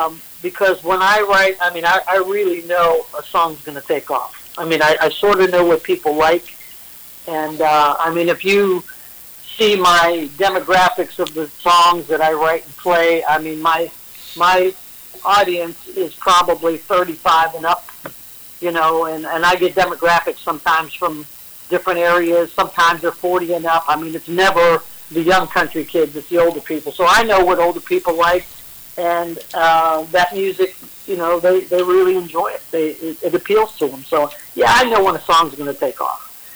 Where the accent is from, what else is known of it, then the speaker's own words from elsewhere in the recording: Steubenville, Ohio, United States; I was from Steubenville, Ohio area, and … was from there.